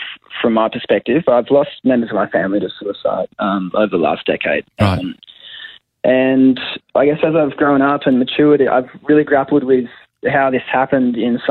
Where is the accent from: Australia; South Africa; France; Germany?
Australia; Perth, Western Australia; now in Torquay, Australia; I hail from Perth, so the idea is to finish up our year of study here and then ride over to Perth from Geelong.